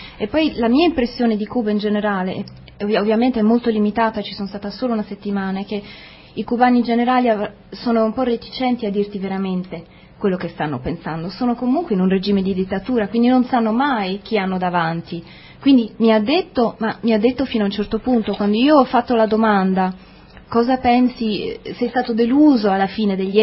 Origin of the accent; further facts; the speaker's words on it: Sardinia, Italy; io vengo originariamente dalla Sardegna. Ha sentito che il mio accento non era decisamente cubano